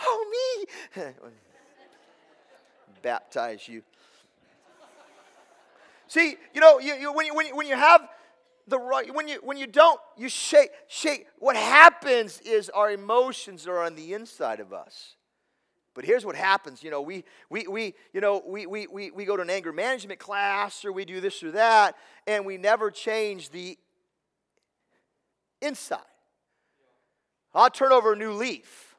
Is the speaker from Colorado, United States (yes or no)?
no; Oregon, United States; Now, I'm from Oregon. This isn't a soda, this is a pop.